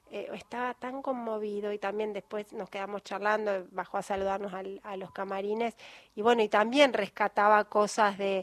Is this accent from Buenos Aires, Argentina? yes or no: yes; Buenos Aires, Argentina; No, no, yo soy de Buenos Aires, pero bueno, la infancia, dejar la infancia.